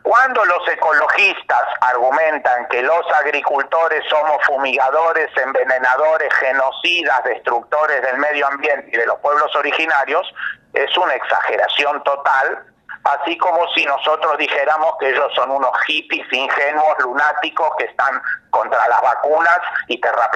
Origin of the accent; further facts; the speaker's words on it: Argentina; todos somos argentinos